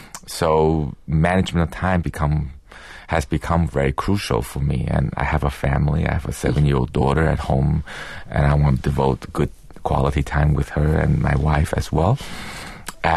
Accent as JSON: {"language": "English", "country": "Taiwan", "tie": "born or raised there", "second_language": "English", "said": "I mean, that's how I grew up in Taiwan. My parents didn't have access to live concerts."}